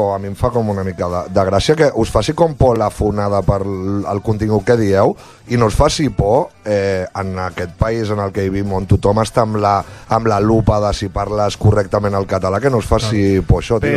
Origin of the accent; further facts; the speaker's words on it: Catalonia, Spain; Som del Baix Llobregat, nosaltres.